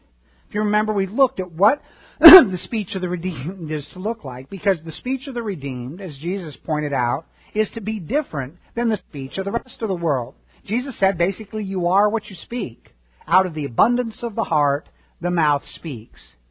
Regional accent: Chicago, Illinois, United States; I grew up in Chicago. I'm a White Sox fan.

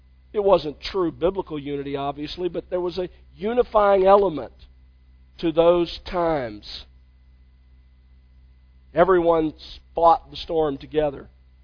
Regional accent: Mobile, Alabama, United States; I remember when I was growing up in Mobile, we would every summer, or almost every summer, face the possibility of a hurricane.

